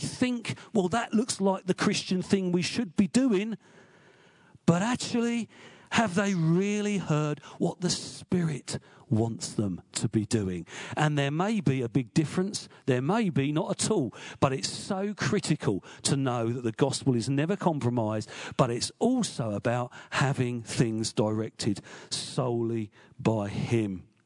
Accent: Luton, East of England, United Kingdom; You heard, I'm from Luton, of all places.

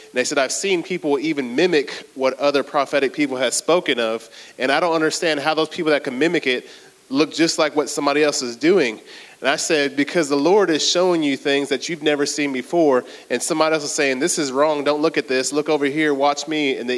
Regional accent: British Virgin Islands; I'm British and I'm from Virgin Islands. So if you throw those two together, well, I'm nothing American or African.

